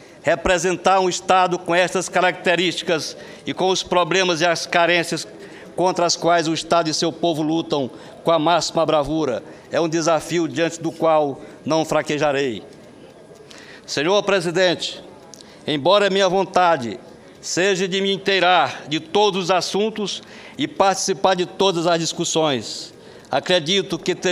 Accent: Granja, Ceará, Brazil; now in Jaru, Brazil; dois amigos que vieram da minha terra natal, o prefeito do município de Granja

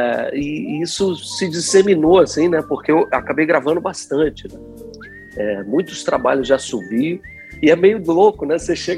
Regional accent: Brasília, Federal District, Brazil; also born or lived in Rio de Janeiro; Porque eu sou um carioca que... Eu cresci em Brasília, né? Eu sou brasiliense, porque toda a minha formação foi lá e tudo, desde criança, né? Então, a coisa do assovio ia a pé para a escola, morava na Asa Norte

